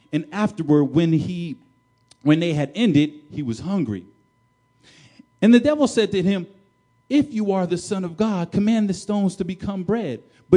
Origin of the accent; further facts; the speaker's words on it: New Jersey, United States; Because I'm from Jersey. So I've been born here, and I know what it's like to have to prepare for hurricane season.